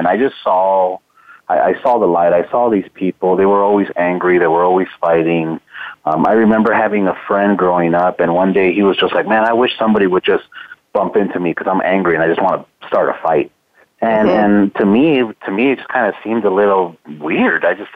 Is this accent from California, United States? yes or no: yes; Los Angeles, California, United States; My parents are born and raised in Guatemala. So I'm 100% Guatemalan. And I was born here in the States, but I did grow up in Southern California in the Los Angeles area. And we grew up in a very poor neighborhood.